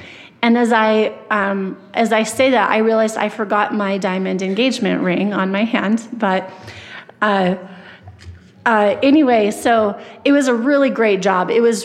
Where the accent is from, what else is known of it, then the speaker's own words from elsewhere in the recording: Idaho, United States; And I'm from Idaho. I had some pride on being able to drive in the snow.